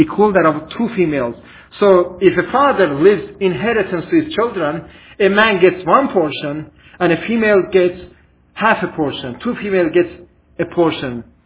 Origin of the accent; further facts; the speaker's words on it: Iran; I grew up in Iran. I was hearing that prayer call every day, 3 times, 5 times a day.